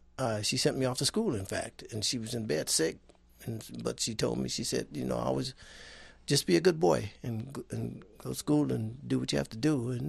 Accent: Detroit, Michigan, United States; Well, I grew up on the north end of Detroit, which was considered the hood.

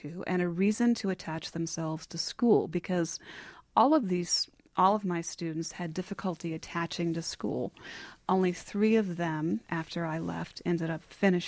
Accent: North Carolina, United States; I grew up in North Carolina.

